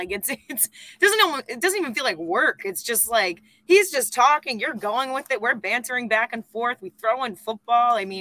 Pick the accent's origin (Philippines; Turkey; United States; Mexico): United States; Hopkinton, Massachusetts; So we're both from the Boston area, which was really neat. We didn't know each other, both from neighboring towns, actually, Hockington